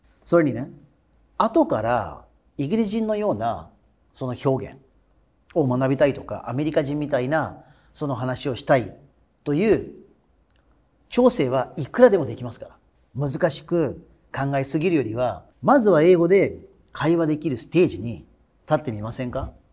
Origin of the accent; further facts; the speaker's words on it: India; now in Japan; ただ実は私の母国のインドも多いです。